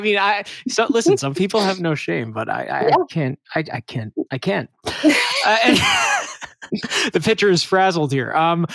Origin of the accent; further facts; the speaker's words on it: New York, United States; Because you thought I was going to, being a New Yorker, I was going to clearly advocate for you to say Derek Jeter.